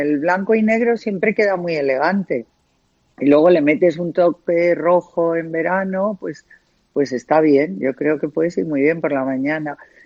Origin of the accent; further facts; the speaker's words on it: Spain; van a ser en España, van a ser en mi país